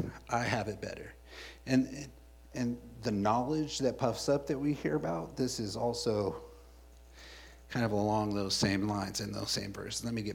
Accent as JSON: {"language": "English", "region": "California", "country": "United States", "said": "and I'm from California, and I would be on the streets"}